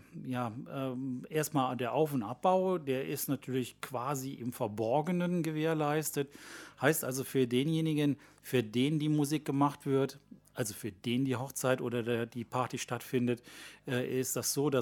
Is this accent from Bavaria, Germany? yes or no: no; Cologne, North Rhine-Westphalia, Germany; ich komme aus Köln, genauer gesagt aus Köln-Porz.